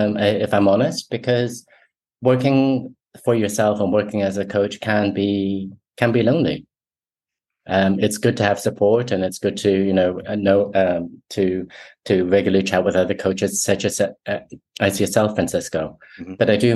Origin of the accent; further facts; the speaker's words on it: Singapore; also born or lived in Taiwan / United Kingdom; I was born in Taiwan. I grew up in Singapore in the UK. My mom's Taiwanese, stepdad's German English.